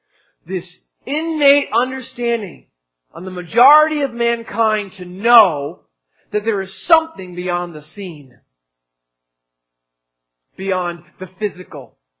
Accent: New Jersey, United States; I am from New Jersey. Every now and then I start to speak funny.

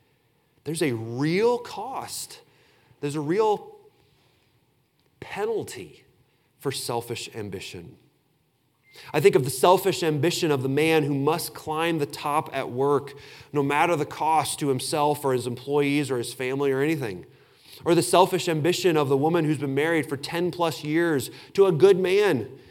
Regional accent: Illinois, United States; And I grew up in Southern Illinois. I'm very familiar with the stink of a pig farm.

